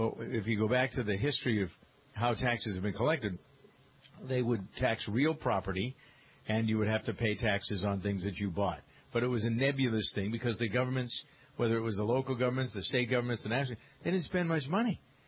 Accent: Framingham, Massachusetts, United States; I use Framingham as an example, my hometown in Massachusetts.

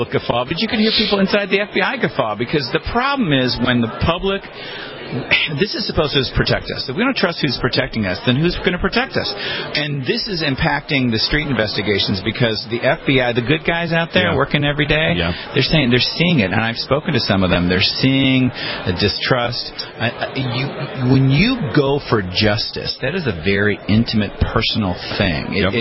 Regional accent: Detroit, Michigan, United States; I was raised in Detroit by two Detroit police officers

